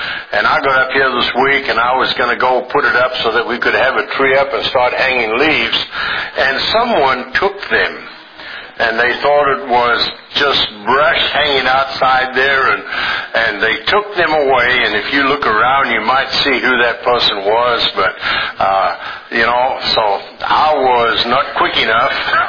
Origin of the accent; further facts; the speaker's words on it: Zimbabwe; I know that Ida and I, we were born and raised in Rhodesia, now called Zimbabwe in Africa.